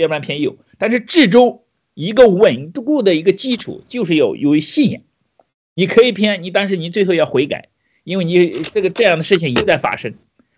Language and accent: Chinese; China; 没有说我们中国人就需要这样的体制